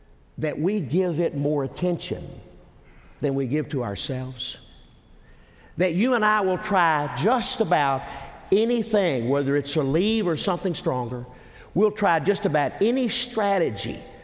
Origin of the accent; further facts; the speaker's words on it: Tennessee, United States; I was born and raised in Tennessee.